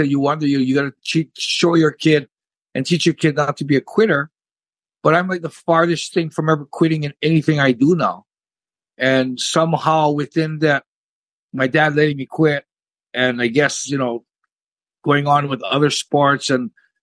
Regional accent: Honolulu, Hawaii, United States; Well, I started up, I grew up in, born and raised in Honolulu, Hawaii. I have one brother

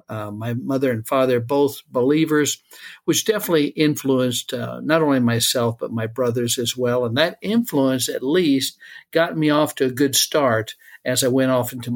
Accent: Iowa, United States; And I grew up in Iowa, rural Iowa, most of the time. My parents were both teachers, educators. We traveled a little bit.

